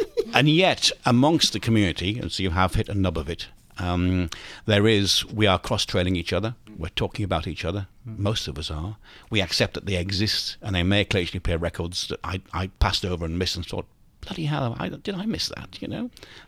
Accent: Northeast, United States; So growing up in the Northeast and loving the blues

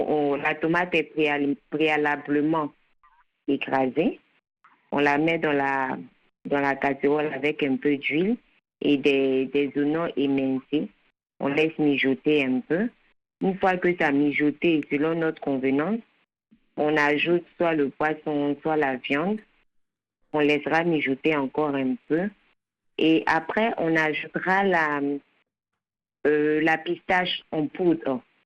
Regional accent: Togo; je disais que chez nous au Togo

